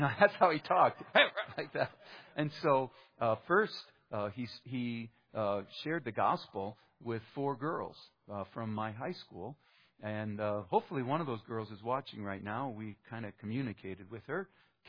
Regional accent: Minnesota, United States; well, you know, I came from Minnesota, and, you know, I have an older brother, 2 years older than me

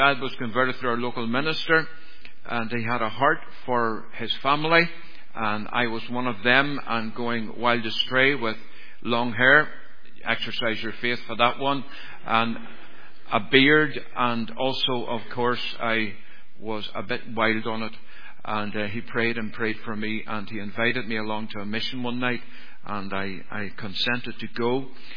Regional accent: Ballynahinch, Northern Ireland, United Kingdom; now in Scotland; So I'm from Ballinahinch. I was brought up in a good home. It was a religious home. We went to our local Presbyterian church

